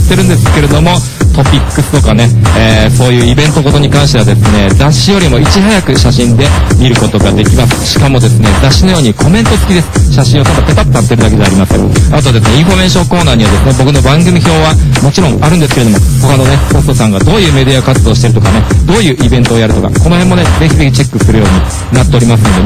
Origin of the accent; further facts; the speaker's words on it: Saitama, Japan; 僕はですね、埼玉県出身なんですごく嬉しいんですけど